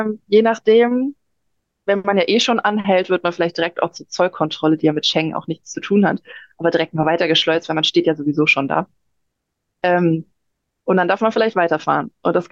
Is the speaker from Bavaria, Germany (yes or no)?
no; North Rhine-Westphalia, Germany; ich komme aus der Nähe von Düsseldorf, da ist die Niederlande immer schön um die Ecke.